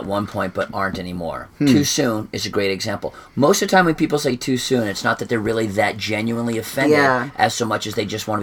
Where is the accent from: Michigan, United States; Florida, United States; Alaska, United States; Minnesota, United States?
Florida, United States; I'm from Florida.